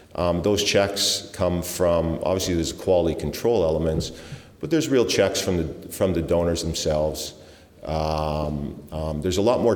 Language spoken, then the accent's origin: English; Canada; I'm Canadian.